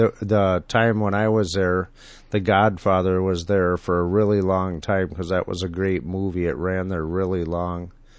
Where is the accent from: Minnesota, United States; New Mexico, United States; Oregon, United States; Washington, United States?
Minnesota, United States; Minneapolis; I'm from Minneapolis.